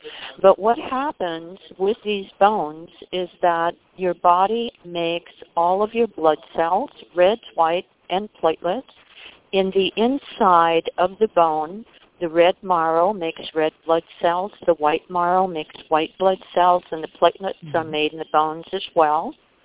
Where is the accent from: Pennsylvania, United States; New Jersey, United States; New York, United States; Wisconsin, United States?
Wisconsin, United States; I'm from Wisconsin. We've got a lead mine in Wisconsin.